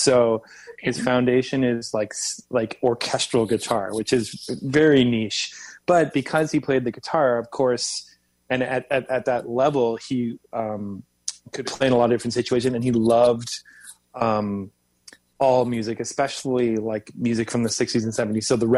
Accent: Pointe-Claire, Quebec, Canada; So then Jimmy, we grew up in Pointe Claire.

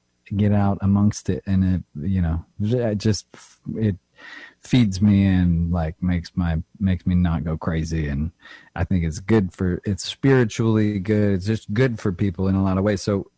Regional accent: Oregon, United States; I mean, I grew up in Eastern Oregon, which has some gorgeous little mountain ranges

